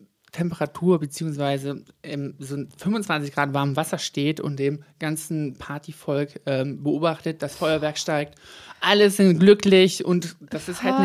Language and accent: German; Lower Saxony, Germany; also born or lived in Lutherstadt Eisleben; now in Berlin, Germany; ich bin in der DDR geboren und bin dann aber im Raum Hannover bei Celle aufgewachsen. Mhm. Und lebe hier in Berlin seit 21 im Sommer